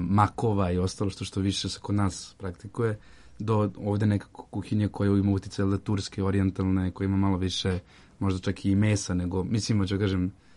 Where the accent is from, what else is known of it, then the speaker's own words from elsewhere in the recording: Novi Sad, Vojvodina, Serbia; now in Belgrade, Serbia; ja sam iz Novog Sada, ja sam odrastao i došao sam u Beograd koji je 100 km ovde